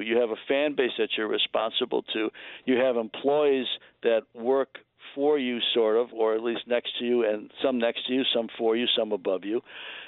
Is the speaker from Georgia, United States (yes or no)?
no; Chicago, Illinois, United States; moved away as an adult; also born or lived in Philadelphia; I was in my mid-20s, and I grew up in Chicago, as you say, and then I moved to Philadelphia, and I was covering the National Hockey League, the Philadelphia Flyers.